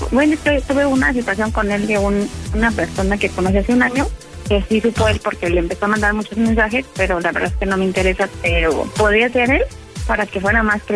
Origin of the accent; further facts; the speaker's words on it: Morelos, Mexico; now in Dolores, Mexico; No, no soy de aquí, soy de Morelos.